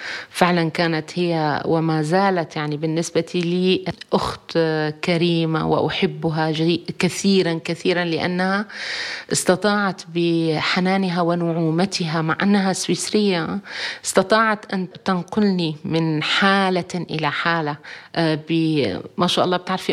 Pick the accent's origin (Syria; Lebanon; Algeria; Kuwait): Syria; لأنه عندنا في سوريا وفي بعض المناطق نقول أعوذ بالله هذه مغسلة أموات